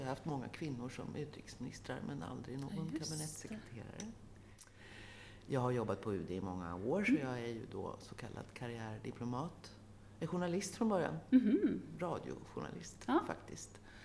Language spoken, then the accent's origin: Swedish; Stockholm, Stockholm County, Sweden; born there; Jag har värmländska rötter men jag bor född i Stockholm som hörs på min dialekt.